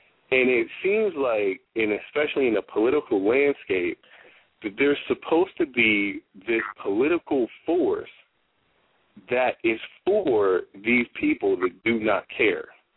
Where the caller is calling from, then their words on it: Miami, Florida, United States; I'm calling from Miami, Florida.